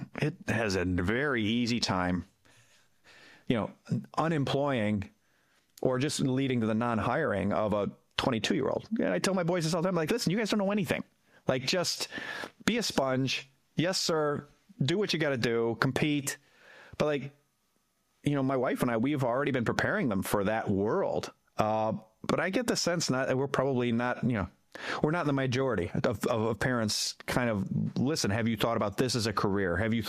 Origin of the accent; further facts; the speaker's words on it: Cleveland, Ohio, United States; I'm from Cleveland. I've lived in the Rust Belt my whole life.